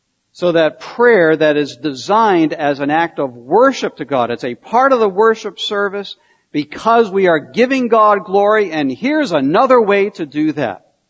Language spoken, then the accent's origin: English; New England, United States; being a New Englander again. I not only ministered there, I grew up in New England